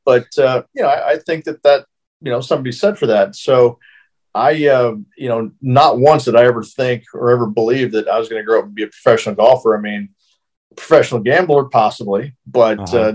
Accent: Phoenix, Arizona, United States; Phoenix, Arizona.

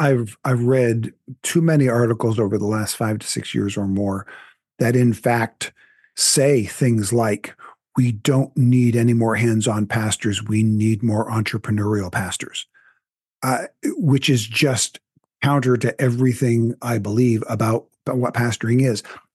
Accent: United States; And, I am an American and have no reason to deny that.

